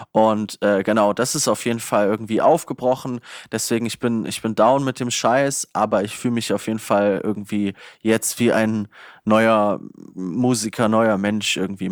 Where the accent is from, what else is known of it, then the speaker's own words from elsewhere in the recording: Hesse, Germany; das lag bei uns in Nordhessen irgendwie in jeder Postfiliale und jeder Bankfiliale irgendwie.